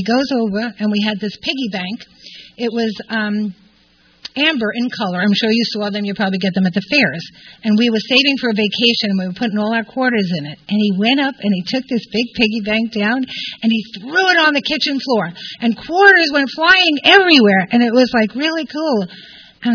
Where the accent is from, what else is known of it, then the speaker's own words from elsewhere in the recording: New York City, New York, United States; born there; I was born in Brooklyn, New York, in 1950. I was the youngest of three children, Italian background